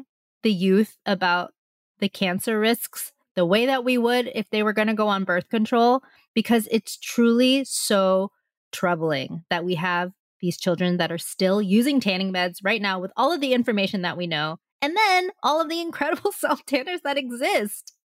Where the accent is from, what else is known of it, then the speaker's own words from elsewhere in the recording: California, United States; obviously I grew up in Orange County and yes, I am an Asian person, so I wasn't allowed to go tanning